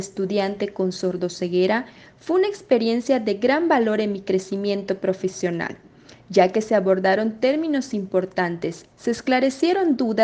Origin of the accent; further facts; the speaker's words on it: Mexico; soy de México.